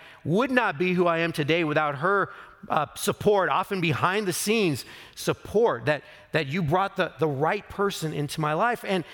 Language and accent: English; Fresno, California, United States; for me, growing up in Fresno, it was always like fog days